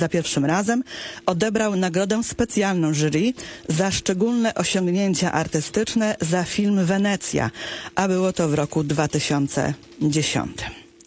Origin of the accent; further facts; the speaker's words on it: Popielawy, Łódź Voivodeship, Poland; Jako dziecko dorastające u dziadków w popielawach pamiętam ich rozmowy o tych wszystkich dramatycznych wydarzeniach.